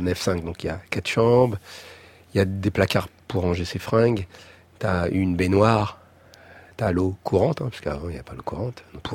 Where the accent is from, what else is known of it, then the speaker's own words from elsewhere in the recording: France; En tant que Français